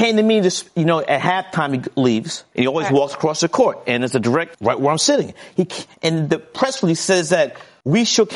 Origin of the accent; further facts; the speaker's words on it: Brooklyn, New York, United States; I grew up in Fort Greene, Brooklyn.